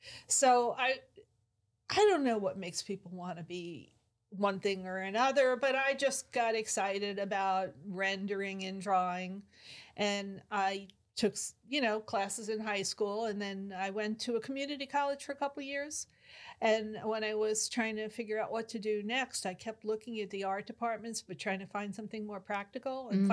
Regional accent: Long Island, New York, United States; Long Island, New York.

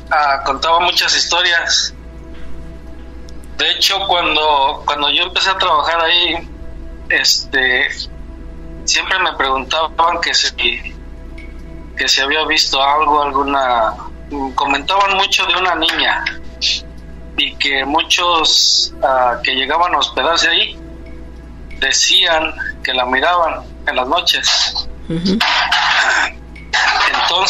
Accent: Tecozautla, Hidalgo, Mexico; porque soy de un pueblito en Tecozautla.

